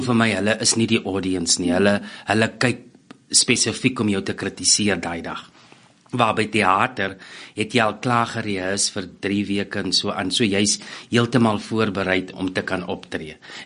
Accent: Groblershoop, Northern Cape, South Africa; now in Pretoria, South Africa; ek is 'n Noordkaper. Ek het groot geword in Groblershoop. Ek is gebore in Appington, maar net gebore. Groblershoop is so 120 kilos uit Appington uit. Ek het daar groot geword, gematrikuleer, en daarna het ek Pretoria toe gekom om drama te studeer.

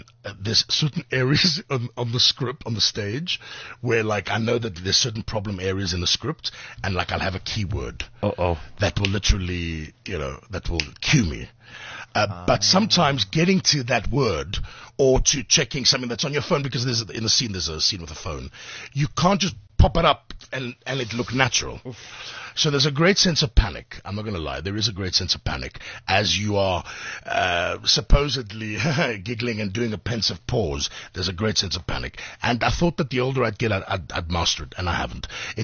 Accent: South Africa; In South Africa, we're not a melting pot. We are Khoza, we are Zulu, we are Greek, we are Italian, we are Irish.

